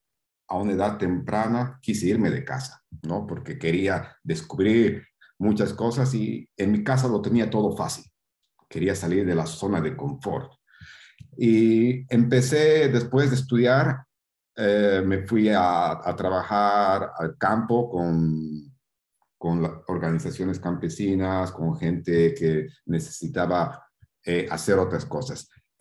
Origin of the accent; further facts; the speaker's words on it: Bolivia; Yo nací en Bolivia, Sudamérica, me crié allá, todo eso.